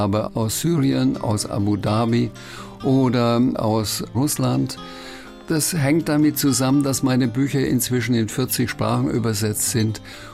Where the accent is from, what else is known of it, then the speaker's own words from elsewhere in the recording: Bavaria, Germany; accent: Franconian; ich bin ja auf dem Dorf aufgewachsen bei meinen Großeltern, falle ich sofort in den fränkischen Dialekt und dann spreche ich fränkisch mit rollendem R.